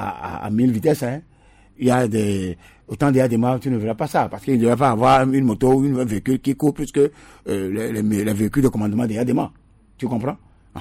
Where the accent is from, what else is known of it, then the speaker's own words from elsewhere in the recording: Togo; les grosses motos ne sont pas souvent au départ les gens chez nous au Togo parce qu'on n'a pas de route.